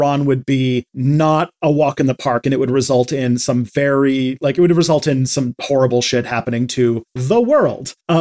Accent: Canada; I'm Canadian

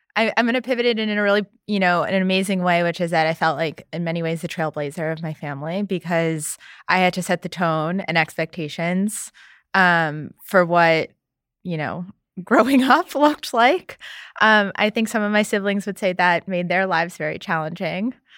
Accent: New York City, New York, United States; And I grew up in New York City, yeah. So great at hailing cabs, can't drive.

